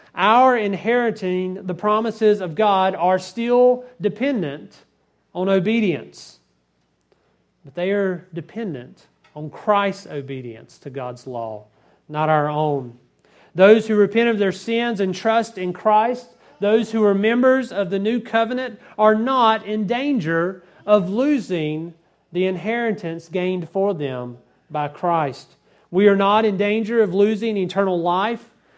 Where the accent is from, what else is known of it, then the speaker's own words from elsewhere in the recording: Bible Belt, United States; I've heard it all of my life growing up in the Bible Belt.